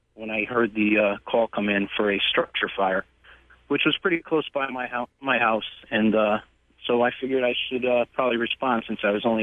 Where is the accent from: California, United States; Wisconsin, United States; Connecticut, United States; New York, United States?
Connecticut, United States; Hamden; I'm born and raised in Hamden. I'm a Hamdenite.